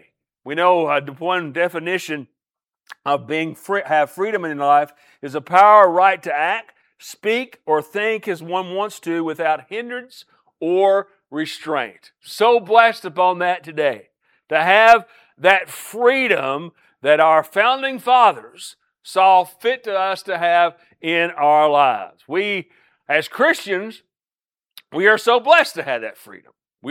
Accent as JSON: {"language": "English", "country": "United States", "said": "I am so glad today and proud to say today that I am an American."}